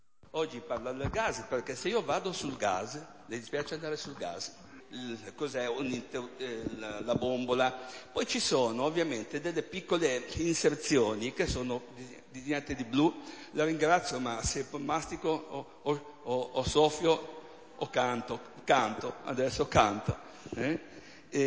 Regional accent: Siena, Tuscany, Italy; Sono senese, Reggio spende poco e tengo il riscaldamento spento.

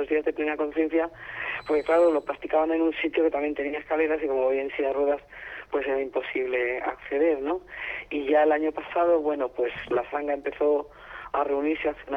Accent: Madrid, Community of Madrid, Spain; a nuestro país, a Madrid, yo soy de Madrid además

